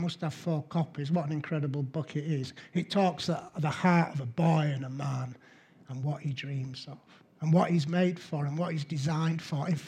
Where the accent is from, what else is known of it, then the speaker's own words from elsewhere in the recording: Huddersfield, Yorkshire and the Humber, United Kingdom; Me and my brother, we grew up in Greenhead Park. We spent our early years in Greenhead Park.